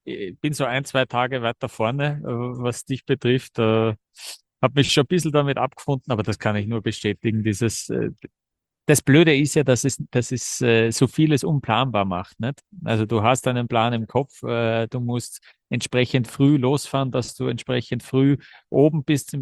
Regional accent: Austria; ja, woher kommst du? Passt, Österreich, aha.

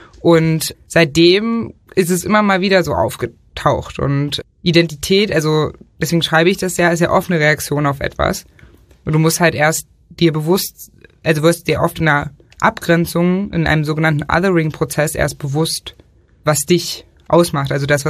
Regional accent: Saxony-Anhalt, Germany; nach der Landtagswahl 2016 in Sachsen-Anhalt, wo ich herkomme.

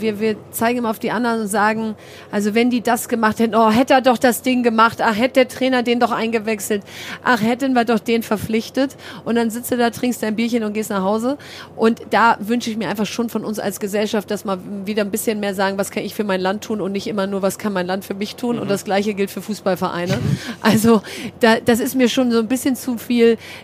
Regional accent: Bielefeld, North Rhine-Westphalia, Germany; Und ich bin in Bielefeld aufgewachsen und ganz stolze Bielefelderin.

